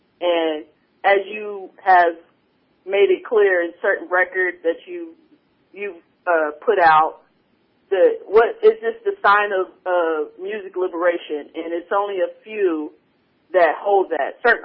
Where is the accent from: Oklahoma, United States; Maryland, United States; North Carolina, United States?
Oklahoma, United States; I'm from Oklahoma. We talk country.